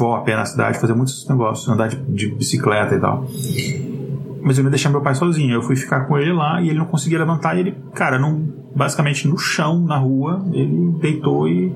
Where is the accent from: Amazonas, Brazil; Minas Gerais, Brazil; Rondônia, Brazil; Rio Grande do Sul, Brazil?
Minas Gerais, Brazil; Janaúba; born there; que é a cidade, de fato, onde eu nasci, em Janaúba, que é um pouco mais ao norte de Minas, ou quando eu ficava em Montes Claros, que é onde morava meu avô e minha avó